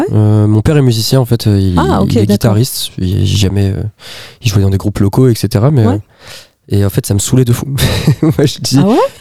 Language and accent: French; Hauts-de-France, France; C'est là où je traîne, c'est là où j'ai grandi